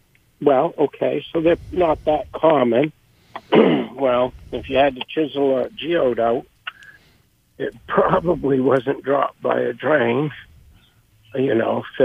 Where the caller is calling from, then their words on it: Orono, Maine, United States; Oh, right here, Orono.